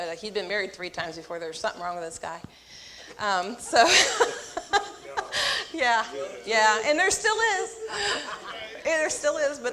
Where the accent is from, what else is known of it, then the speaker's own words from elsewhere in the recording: Jamestown, United States; I was born and raised in Jamestown and to a really good family.